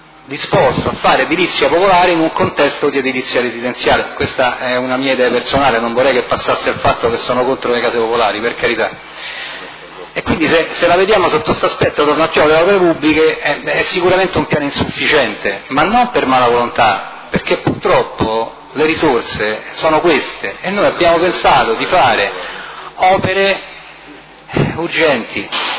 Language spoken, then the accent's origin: Italian; Rome, Lazio, Italy; Io sono di Roma